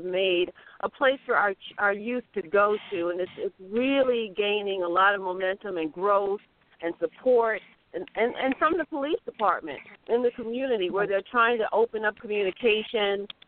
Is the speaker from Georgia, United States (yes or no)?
no; Baltimore, Maryland, United States; I was born in Baltimore. And I was I'm grateful to have been born in a culture in the 60s where life wasn't like this here.